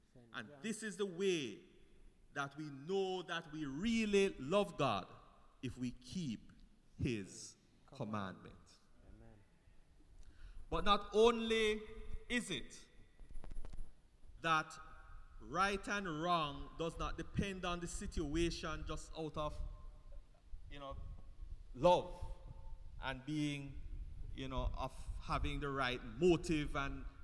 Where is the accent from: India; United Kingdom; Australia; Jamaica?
Jamaica; Highgate, Saint Mary Parish; when I think most persons know that I grew up in St. Mary, Highgate.